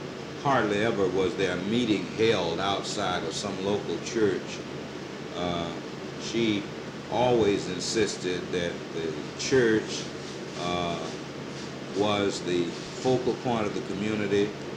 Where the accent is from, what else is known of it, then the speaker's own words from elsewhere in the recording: Florida, United States; Well, I was born in Florida, educated at the local high school.